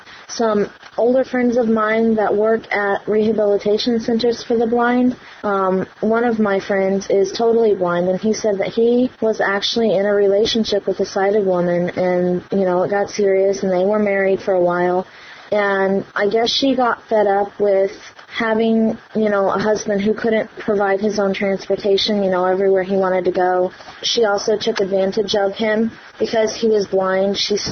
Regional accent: Florida, United States; from Florida. I was born and raised in a small town where I was the one and only blind person in the entire county

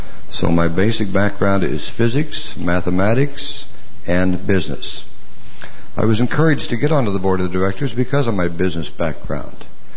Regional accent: Fort Collins, Colorado, United States; I hail from Fort Collins, Colorado, which is the midwestern part of our country.

